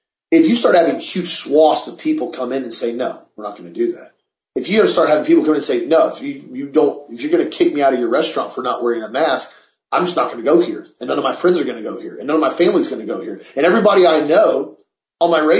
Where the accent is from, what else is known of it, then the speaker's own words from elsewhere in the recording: Florida, United States; I grew up in Florida, dealt with numerous hurricanes my whole life